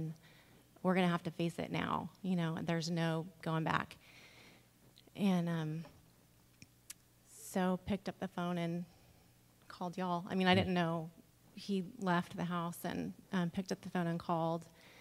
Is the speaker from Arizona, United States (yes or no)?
no; Tacoma, Washington, United States; I am from Tacoma, Washington, outside Seattle. And I went to college in California